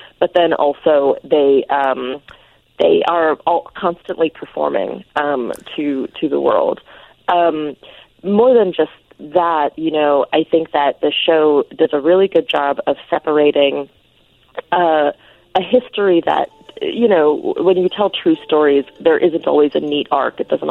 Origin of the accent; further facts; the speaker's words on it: United States; I mean, as an American, we have it's nice to watch because there's so little investment.